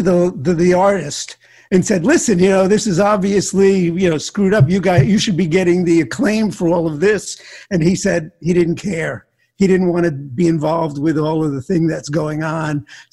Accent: Miami, Florida, United States; also born or lived in Newark, New Jersey; I grew up in Miami. I was born in Newark, New Jersey, where, you know, born in Newark and then actually couldn't stand the weather. And when I was about two, we moved down to Florida and then moved around.

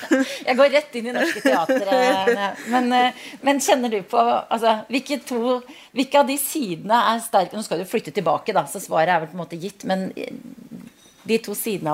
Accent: Voss, Vestland, Norway; Voss, hvor vi nå befinner oss, som altså en bygd hvor jeg har vokst opp, selv om det ikke høres godt på dialekten min.

